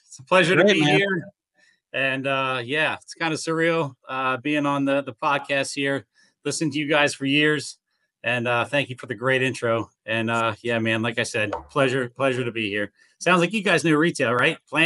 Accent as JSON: {"language": "English", "region": "Pennsylvania", "country": "United States", "lives_now": "Ithaca, United States", "said": "I'm from Pennsylvania, and I'm up here in Ithaca, New York now."}